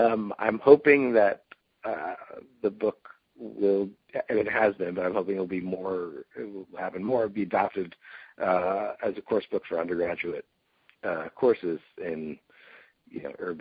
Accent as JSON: {"language": "English", "region": "New York", "country": "United States", "tie": "born or raised there", "said": "growing up in the New York area, the idea that a city could really be beautiful was not in my frame of reference."}